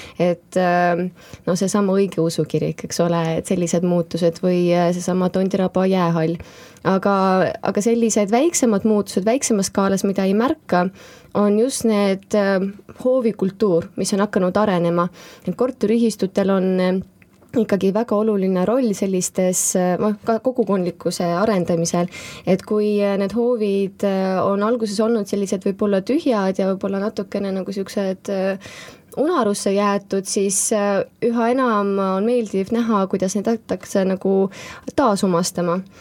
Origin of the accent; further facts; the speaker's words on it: Tallinn, Harju County, Estonia; Ja mina hakkasin taas avastama enda jaoks mu kodukohta kuskil võib-olla jah, kaks aastat tagasi.